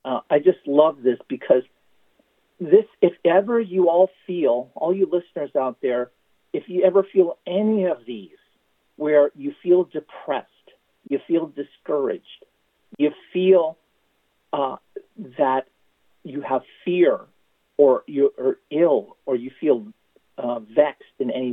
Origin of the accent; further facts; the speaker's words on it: Philippines; even though I'm Filipino